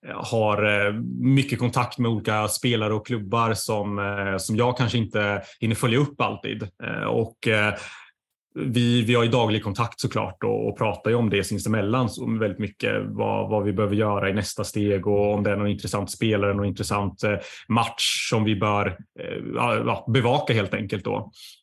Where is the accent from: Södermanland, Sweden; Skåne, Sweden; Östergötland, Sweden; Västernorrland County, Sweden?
Södermanland, Sweden; Nyköping; förankrade lokalt i Nyköping då. Där jag kommer ifrån just då.